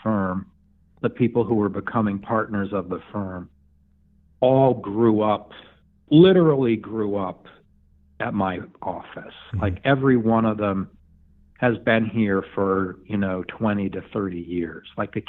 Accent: New York, United States; So I grew up in the Borscht Belt Catskills.

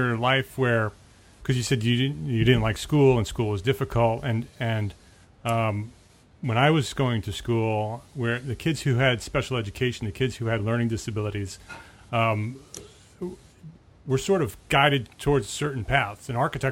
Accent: Paramus, New Jersey, United States; I grew up in Paramus. Did you know that?

